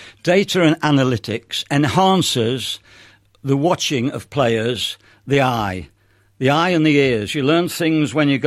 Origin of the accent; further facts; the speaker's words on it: Nottingham, East Midlands, United Kingdom; Nottingham Forest, which was my hometown, they beat Leeds United.